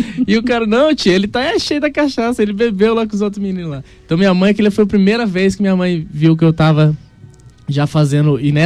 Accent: Juiz de Fora, Minas Gerais, Brazil; born there; sou filho de militar, né? Então meu pai, ele é das Forças Armadas, e eu morei em vários estados, mas eu nasci em Juiz de Fora, Minas Gerais

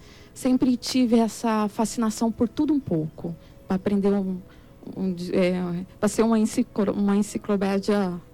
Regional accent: Dourados, Mato Grosso do Sul, Brazil; eu sou natural aqui de Dourados mesmo, nasci aqui. 36 anos vivendo nessa terra maravilhosa. E meu marido também, somos filhos da terra.

